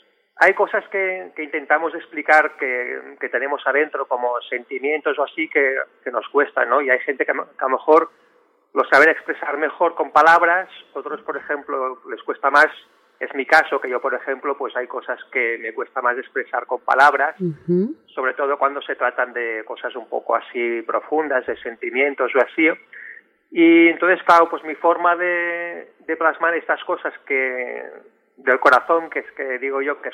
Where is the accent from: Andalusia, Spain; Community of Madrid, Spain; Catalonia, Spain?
Catalonia, Spain; Mataró; born there; yo nací en Mataró, en Barcelona, y hablo catalán.